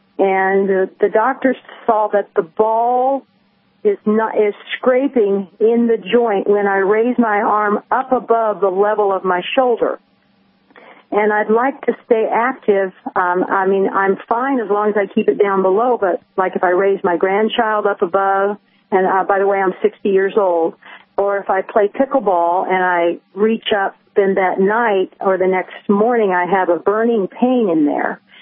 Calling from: Iowa, United States; I'm calling from Iowa, and it's another perfect spring day.

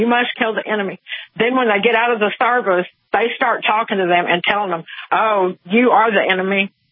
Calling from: Texas, United States; I'm a new caller. I've never called you before, but I'm from Texas, and I've been with you since Waco time

